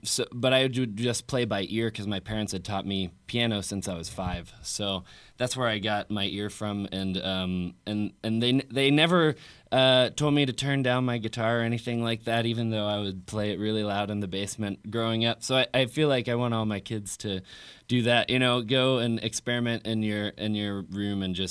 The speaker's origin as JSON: {"language": "English", "town": "West Allegheny", "region": "Pennsylvania", "country": "United States", "tie": "born or raised there", "said": "I'm from West Allegheny. I went to West Allegheny growing up, graduated 2002."}